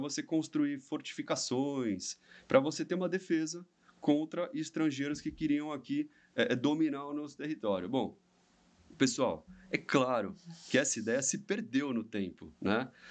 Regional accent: Santos, São Paulo, Brazil; É isso aí, eu sou de Santos, né? Eu sou advogado aqui em Santos

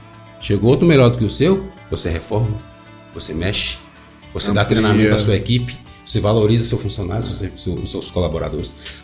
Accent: Valparaíso, Goiás, Brazil; born there; eu nasci em Valparaíso, cara. Eu vi isso aqui ser emancipado. Eu conheço cada lugar desse Valparaíso todinho que você imaginar. Eu conheço onde que era bica, onde que era chácara, onde que era tudo. Eu cheguei aqui em 82, meu amigo.

